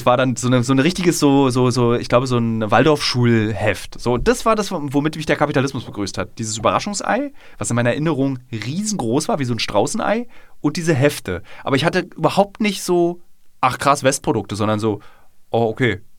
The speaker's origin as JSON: {"language": "German", "region": "Berlin", "country": "Germany", "tie": "born or raised there", "said": "es gibt so Kindheitserinnerungen an Berlin-Friedrichshain vor dem Mauerfall"}